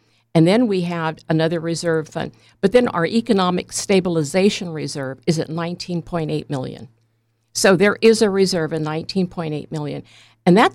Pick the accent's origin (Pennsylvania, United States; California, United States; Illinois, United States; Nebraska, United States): California, United States; Los Angeles; born there; I was born in Los Angeles.